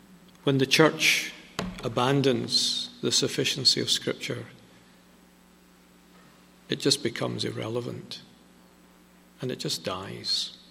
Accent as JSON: {"language": "English", "region": "Scotland", "country": "United Kingdom", "said": "And I'm standing, I'm a Scotsman, and what?"}